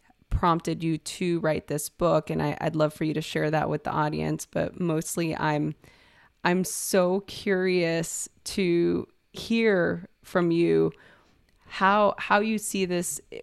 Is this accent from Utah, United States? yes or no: no; East Los Angeles, California, United States; I grew up in East LA during the LA riots.